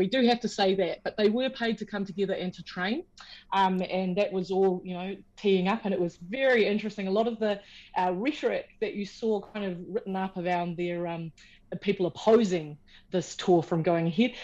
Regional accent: Wellington, New Zealand; a match that was played here in my hometown of Wellington between the Wellington High School girls and the Hallelujah Lasses

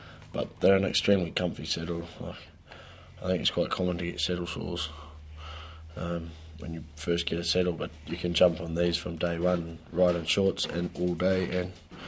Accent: Rotorua, Bay of Plenty, New Zealand; Rotorua, originally. My parents have just moved down to Amberley, the South Island, so see how long I can take before I can call myself a South Islander.

